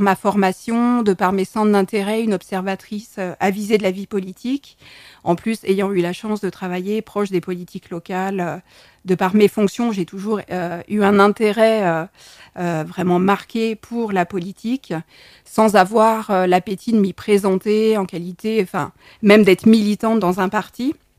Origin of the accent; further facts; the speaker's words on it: Paris, Île-de-France, France; moved away as an adult; Je suis originaire de Paris et j'ai eu la chance de venir m'installer en Saône-et-Loire et en Bresse il y a plus de 25 ans